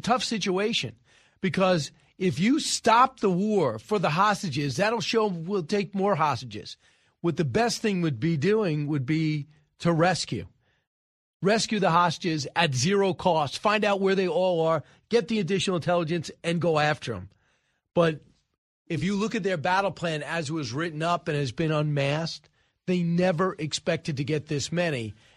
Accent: United States; What bothers me as an American

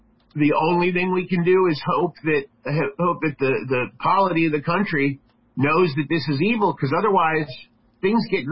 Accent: Pennsylvania, United States; born there; Well, you know, I was born in 73 in Pennsylvania

